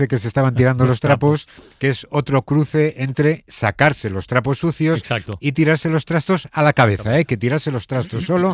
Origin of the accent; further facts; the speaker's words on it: Palencia, Castile and León, Spain; El primero nos lleva a mi tierra, y además hoy tenemos aquí algunos palentinos